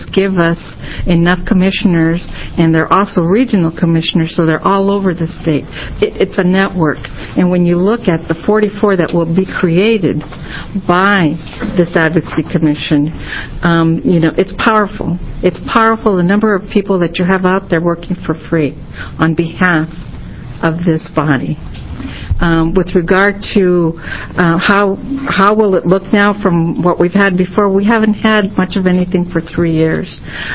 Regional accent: Tucson, Arizona, United States; moved away as an adult; I'm a second-generation Mexican-American. I am originally from Tucson, Arizona, but I'm a Vietnam-era vet who got out of the service at Fort Lewis, Washington, and stayed in the Northwest.

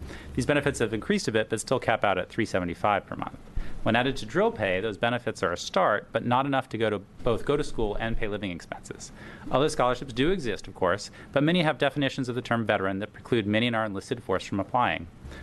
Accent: Oregon, United States; I'm from Lane County

